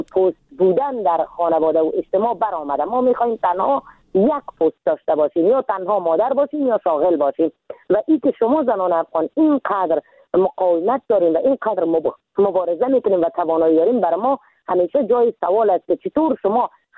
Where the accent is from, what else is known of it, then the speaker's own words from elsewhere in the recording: Iran; moved away as an adult; now in Afghanistan; ما در سال 1364 در کشور ایران به دنیا آمدم، و در سال 1372 تحصیلات ابتدایی خود را در یکی از مکاتب ابتدایی به نام جلال آل احمد آغاز کردم،